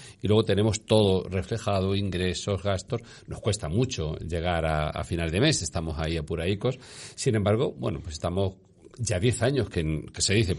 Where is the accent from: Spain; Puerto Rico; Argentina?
Spain; Puertollano, Castilla-La Mancha; now in Ciudad Real, Spain; yo soy de Puerto Llano y me encanta Ciudad Real, que es ahora donde vivo, pero yo hablo con orgullo de mi pueblo